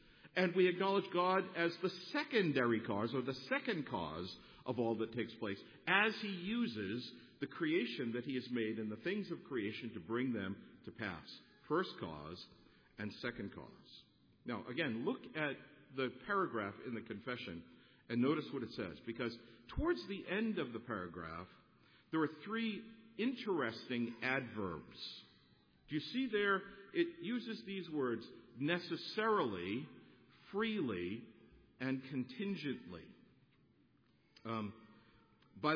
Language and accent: English; Massachusetts, United States; Look, I'm from Massachusetts, okay? So I'm thinking snow.